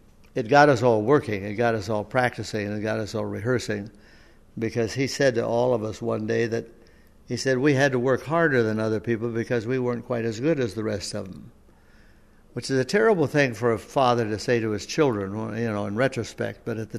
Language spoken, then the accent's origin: English; Wall Lake, Iowa, United States; born there; You know, I was born in Wall Lake, Iowa, which is at that time 749 people.